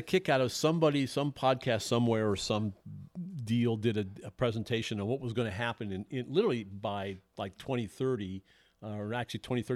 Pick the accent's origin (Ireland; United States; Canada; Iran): United States; Iowa; because I'm originally from Iowa.